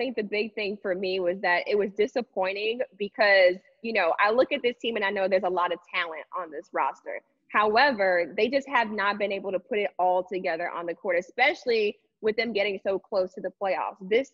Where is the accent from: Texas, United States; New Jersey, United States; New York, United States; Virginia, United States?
New York, United States; Brooklyn; So I'm originally from Brooklyn, so yeah.